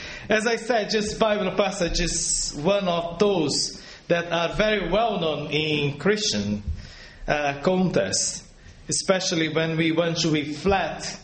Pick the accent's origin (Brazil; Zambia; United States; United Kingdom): Brazil; English is a second language; But some Brazilians are like that as well. Probably not us, but some of them don't like to ask.